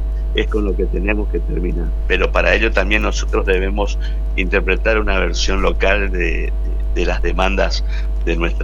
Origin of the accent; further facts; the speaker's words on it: Corrientes, Argentina; quien les habla es nacido y criado en Corrientes absolutamente toda mis 54 años de vida